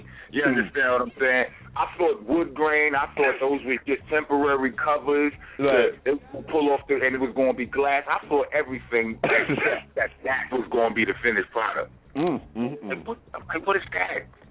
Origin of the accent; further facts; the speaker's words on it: Brooklyn, New York, United States; You know, I'm from Brooklyn and all of that. But, I mean, I'm from New York.